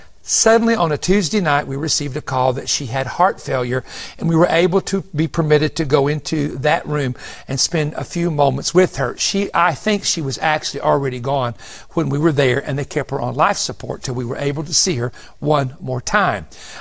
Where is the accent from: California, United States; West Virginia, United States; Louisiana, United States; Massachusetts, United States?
West Virginia, United States; Parsons; born there; She was born in Parsons, West Virginia, 18 months apart. I was born in Parsons. She was born in Parsons. Same hospital, same doctor.